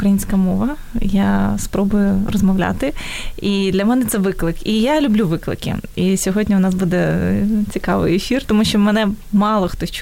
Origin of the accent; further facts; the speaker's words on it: Uzhhorod, Zakarpattia Oblast, Ukraine; born there; Я навпаки народилася в Ужгороді, невеликому місті.